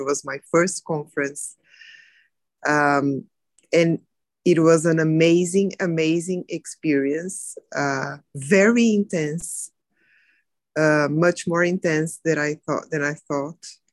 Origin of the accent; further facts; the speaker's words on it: Brazil; I'm from Brazil also.